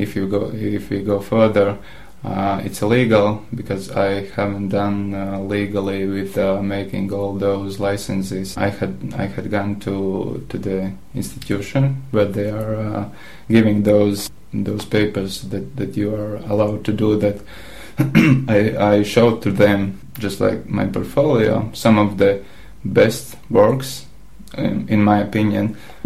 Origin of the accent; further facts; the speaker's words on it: Madona, Latvia; English is a second language; I'm originally from Maduena. It's about 280 kilometers from Riga, and small town. There is living about 10,000 people.